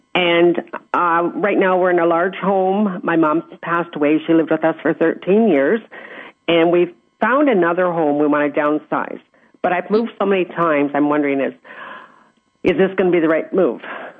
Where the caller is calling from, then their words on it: LaSalle, Ontario, Canada; LaSalle, outside of Windsor.